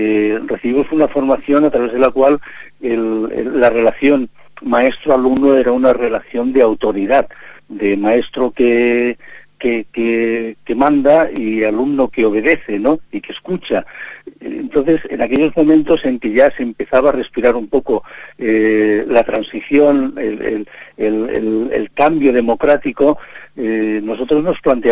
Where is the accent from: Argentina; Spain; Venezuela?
Spain; Ciudad Real, Castilla-La Mancha; moved away as an adult; now in Lleida, Spain; yo soy de Ciudad Real, pero cuando tenía 20 años o a punto de cumplir los 20 años, me vine a trabajar a Lérida, a Lleida, durante un año